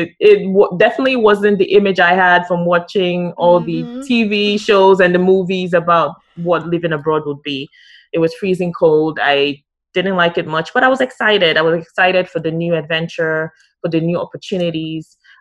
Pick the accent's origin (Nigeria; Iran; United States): Nigeria; you're from Ghana and I'm from Nigeria